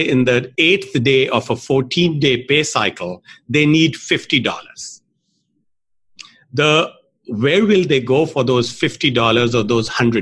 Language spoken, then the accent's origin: English; Pakistan; I grew up in Pakistan where there was a lot of inequality and inequity and poor people, uneducated, illiterate, kept back for whatever reason.